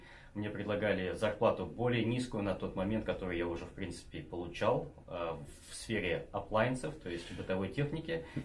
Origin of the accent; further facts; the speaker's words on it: Askino, Bashkortostan, Russia; moved away as an adult; also born or lived in Ufa; now in Moscow, Russia; Но сам родом я из Башкирии, села Аскина. И 8 лет я еще жил в Уфе.